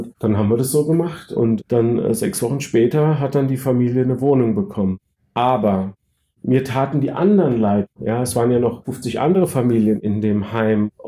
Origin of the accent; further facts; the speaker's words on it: Mannheim, Baden-Württemberg, Germany; Bei uns in Mannheim gab es ja auch mal ein Konzentrationslager.